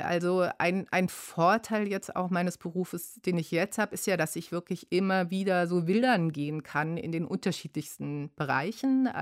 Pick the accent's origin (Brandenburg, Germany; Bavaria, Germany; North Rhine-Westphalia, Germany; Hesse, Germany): Hesse, Germany; also born or lived in Baden-Württemberg; Ich bin in Baden-Württemberg geboren, aber in Hessen groß geworden.